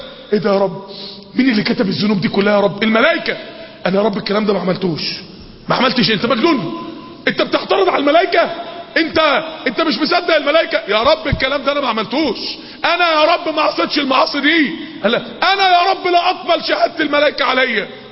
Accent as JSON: {"language": "Arabic", "town": "Mansoura", "region": "Dakahlia", "country": "Egypt", "tie": "born or raised there", "said": "وانا طفل صغير زمان، معرفش بقى من سنين طويلة قد ايه، وانا طفل صغير كان في المنصورة في اتوبيسات كده"}